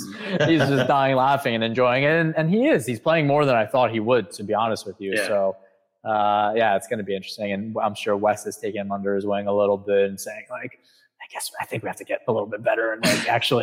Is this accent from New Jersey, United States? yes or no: no; New York, United States; I'm a New Yorker through and through.